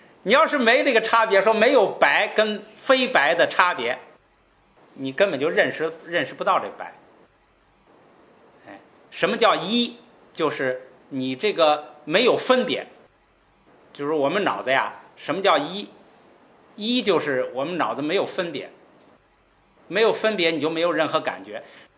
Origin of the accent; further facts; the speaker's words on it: China; 我们中国人就可以理解成是字儿。